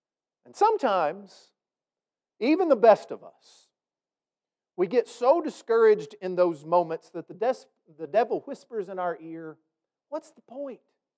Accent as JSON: {"language": "English", "region": "Texas", "country": "United States", "tie": "born or raised there", "said": "I grew up in West Texas. I was so blessed. My family has 660 acres out there."}